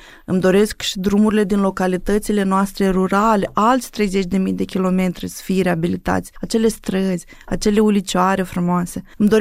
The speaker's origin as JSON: {"language": "Romanian", "country": "Moldova", "tie": "born or raised there", "said": "Și eu vin din sat, ca și mulți dintre noi. Și eu m-aș bucura mult ca drumul spre satul meu sau drumul spre toate satele Republicii Moldova să fie într-o stare bună"}